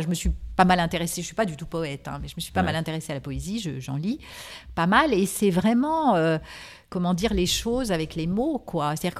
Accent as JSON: {"language": "French", "town": "Nantes", "region": "Pays de la Loire", "country": "France", "tie": "born or raised there", "lives_now": "Paris, France", "said": "moi, je vis à Paris depuis des années, j'avais pas du tout fait valoir cette origine. Et donc, ils ont découvert à cette occasion que j'étais nantaise."}